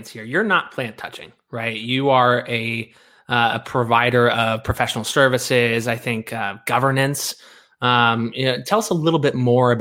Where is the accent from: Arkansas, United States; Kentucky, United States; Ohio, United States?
Kentucky, United States; Kentucky is trying to get it on the ballot this year. My home state, if you couldn't tell, I'm a Louisville Cardinal fan.